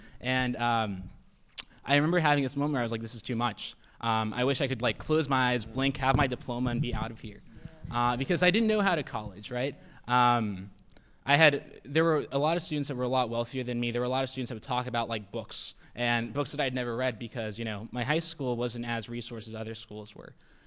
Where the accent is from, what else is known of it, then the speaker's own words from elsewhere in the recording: San Diego, California, United States; And I'm from San Diego, so to see like winter and blizzards, no sun at all.